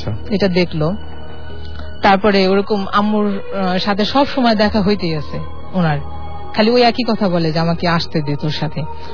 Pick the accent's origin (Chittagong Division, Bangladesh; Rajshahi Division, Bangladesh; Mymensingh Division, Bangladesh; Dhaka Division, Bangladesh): Dhaka Division, Bangladesh; Madaripur; আমার গ্রামের বাড়ি মাদারীপুরে।